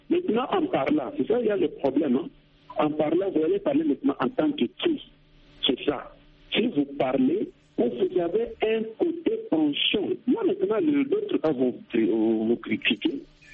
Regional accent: Katanga, DR Congo; moi je suis du Katanga

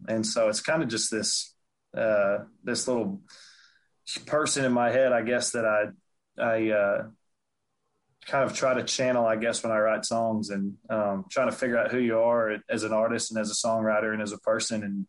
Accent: Texas, United States; And there's kind of growing up just north of Houston, there's like there's several different very strong influences

